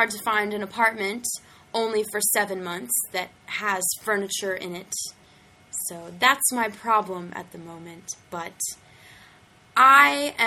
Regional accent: New Orleans, Louisiana, United States; I come from the United States. My state of origin is Louisiana, and the city I'm from is the biggest city in Louisiana. It's called New Orleans. I'm 23 years old.

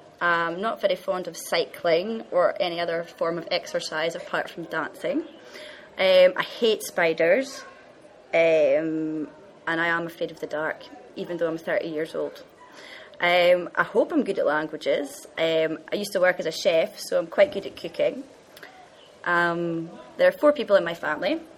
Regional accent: Elgin, Scotland, United Kingdom; born there; I come from Scotland. I was born in a small town in the northeast of Scotland. It's called Elgin. It's not very big. It rains there all the time. I'm 30 years old. I was born on the 22nd of July, 1979.

